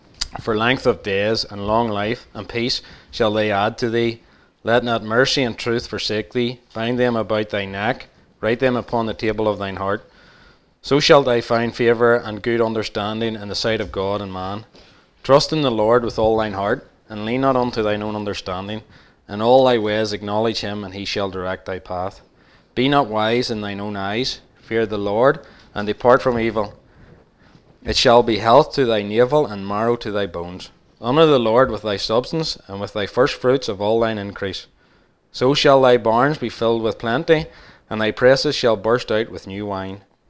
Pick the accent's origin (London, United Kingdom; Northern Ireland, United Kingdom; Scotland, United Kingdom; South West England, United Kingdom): Northern Ireland, United Kingdom; Lisburn; born there; I was born in Lisburn, in Langham Valley Hospital. I was brought up in a Christian home.